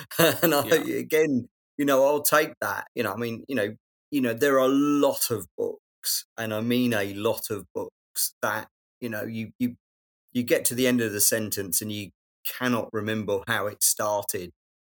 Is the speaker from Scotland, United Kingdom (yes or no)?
no; London, United Kingdom; I know London, I'm a Londoner, but, you know, I don't know New York